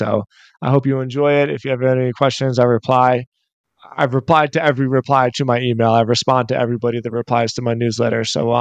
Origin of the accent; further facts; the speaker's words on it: Philadelphia, Pennsylvania, United States; Like I said, I'm from Philly.